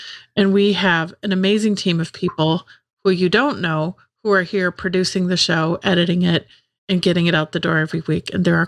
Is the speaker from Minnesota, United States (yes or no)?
yes; Minnesota, United States; because then everyone knows I'm from Minnesota if I say it.